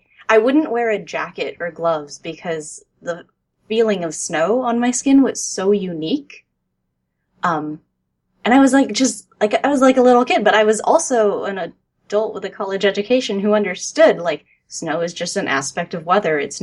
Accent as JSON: {"language": "English", "region": "California", "country": "United States", "tie": "born or raised there", "said": "I grew up in the Bay Area, and my parents never, ever took me to the mountains."}